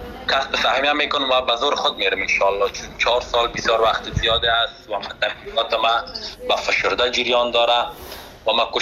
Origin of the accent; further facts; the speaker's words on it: Afghanistan; چون خودم از افغانستان آمدم دیجه به مسابقات